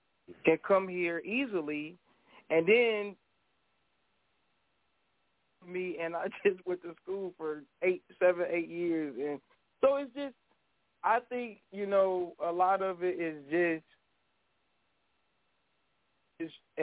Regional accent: St. Louis, Missouri, United States; And where I'm from North St. Louis. So North St. Louis, black.

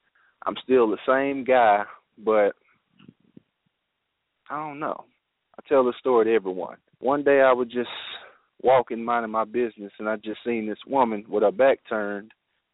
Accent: Houston, Texas, United States; I'm a new author. I'm from Houston, Texas. Been here all my life. I'm 27 years old

